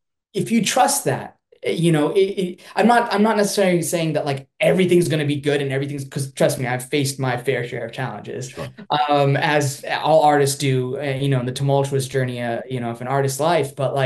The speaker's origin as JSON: {"language": "English", "country": "South Africa", "tie": "born there", "said": "I was born in South Africa. There's five generations of my family there."}